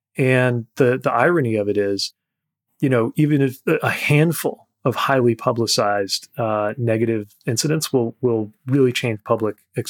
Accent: Indiana, United States; I grew up in Northern Indiana, a lot of auto industry supply chain companies there.

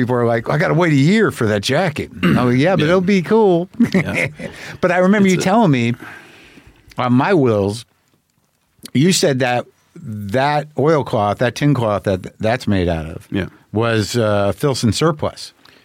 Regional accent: New Mexico, United States; I grew up in New Mexico, and I'm like, who the fuck is shopping in here?

